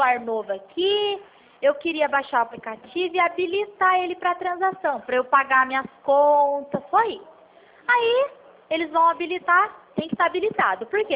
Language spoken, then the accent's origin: Portuguese; São Paulo, Brazil; eu também sou do interior de São Paulo.